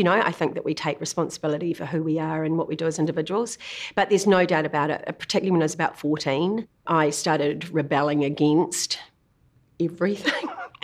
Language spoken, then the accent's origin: English; Kinloch, Waikato, New Zealand; also born or lived in Auckland; We grew up in Kinloch predominantly. We moved from Auckland to Kinloch when I was about 5 years old, and that was a very small village then, you know, on the shores of Lake Taupo, and we got to run around in bare feet.